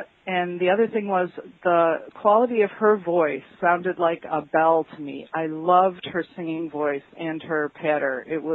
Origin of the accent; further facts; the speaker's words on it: Wheeling, Illinois, United States; from Wheeling, Illinois.